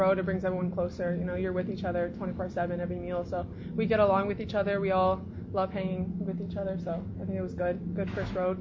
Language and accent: English; Montreal, Quebec, Canada; also born or lived in Mississauga; So I was born in Mississauga. Obviously, I grew up in Montreal, but it does hit home a little bit.